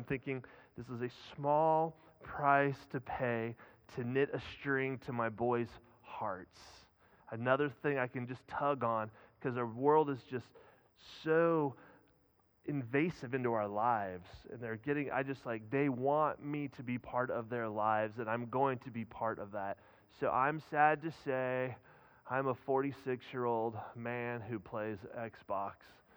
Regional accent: Lancaster, California, United States; I was born and raised in Lancaster, right here at AV Hospital. 46 years ago, I was born, and I work right down the street. I live right around the corner from here, so I don't get out much.

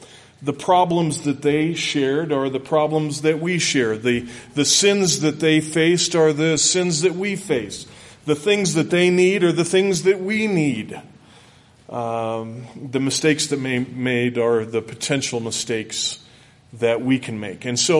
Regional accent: California, United States; But I grew up in California, and I grew up in California in the 60s.

